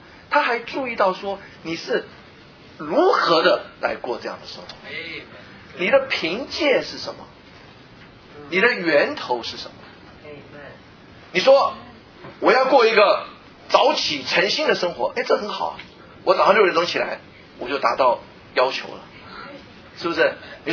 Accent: China; 那么我们中国人，或我们通常对恩典的领会

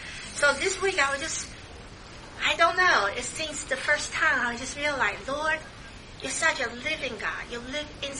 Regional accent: Philadelphia, Pennsylvania, United States; I'm from Philadelphia, so we're reading different things

